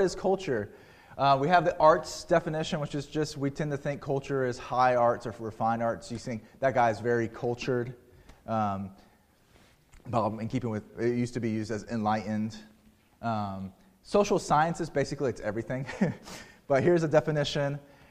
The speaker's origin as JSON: {"language": "English", "region": "Florida", "country": "United States", "tie": "born or raised there", "said": "I grew up in South Florida, which is not the South, right, culturally. And when I moved up from South Florida to North Carolina, I was a little bit of a culture shock."}